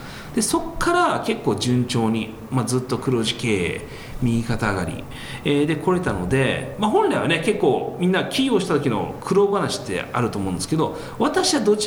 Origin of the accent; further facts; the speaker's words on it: United States; なのでアメリカで母子家庭で育ってきたんですよね。